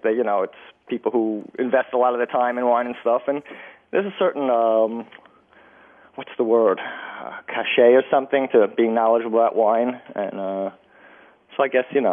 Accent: Brooklyn, New York, United States; And, you know, I'm from Brooklyn. As I say, we spit everything in Brooklyn.

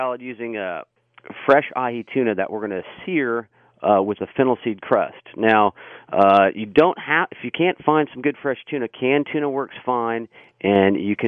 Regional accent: Atlanta, Georgia, United States; And as well as a little Southern cuisine from growing up in Atlanta.

